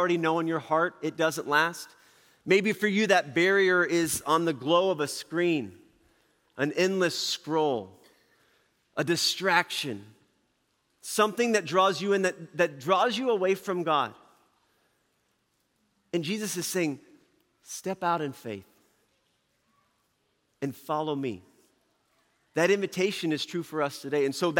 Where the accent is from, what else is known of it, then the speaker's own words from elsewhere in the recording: Albia, Iowa, United States; I grew up in Southern Iowa in Albia.